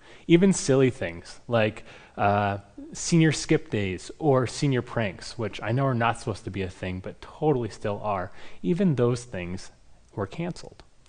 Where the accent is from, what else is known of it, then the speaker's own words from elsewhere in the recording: Minnesota, United States; I grew up here in Minnesota, and I attended Orno, and I loved the friends and community that I had here.